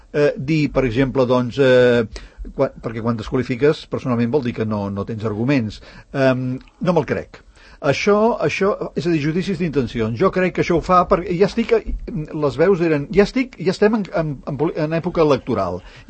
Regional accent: Catalonia, Spain; som genèticament com a catalans

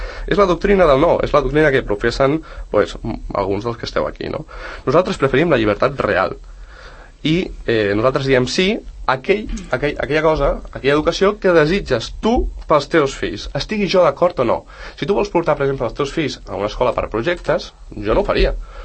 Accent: Catalonia, Spain; nosaltres, que som espanyols, que som catalans, que som europeus

